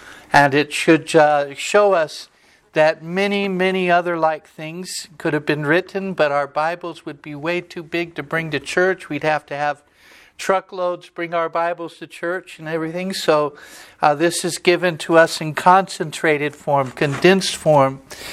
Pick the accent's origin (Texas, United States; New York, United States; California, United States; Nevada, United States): California, United States; Rubidoux; I mean, I grew up in Rubidoux when they had that riot there and people got shot in high school.